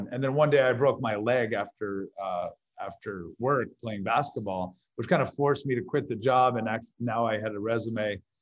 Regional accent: Florida, United States; also born or lived in New York; I grew up here in South Florida. So I've been here since I'm 5 years old. I moved down from New York as a small child and really grew up here.

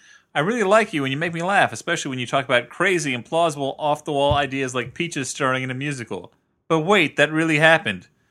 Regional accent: United States; now in New Zealand; I'm an American living in New Zealand, and I need to keep listening to you

